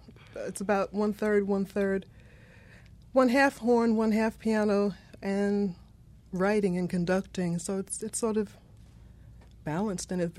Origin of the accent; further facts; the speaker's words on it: Brooklyn, New York, United States; I'm from Brooklyn, New York, Bedford-Stuyvesant.